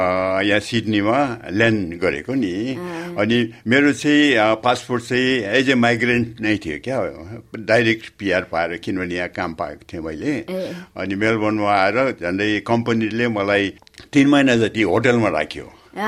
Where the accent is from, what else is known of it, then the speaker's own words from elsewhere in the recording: Darjeeling, West Bengal, India; moved away as an adult; also born or lived in Kathmandu; now in Melbourne, Australia; मेरो बाल्यकाल चाहिँ सबै चाहिँ दार्जिलिङमै बित्यो भनौँ, स्कुलिङ भयो, कलेज भयो, इभन युनिभर्सिटी पनि नर्थ बेङ्गाल युनिभर्सिटीमा पढिसकेपछि चाहिँ काठमाडौँ गएर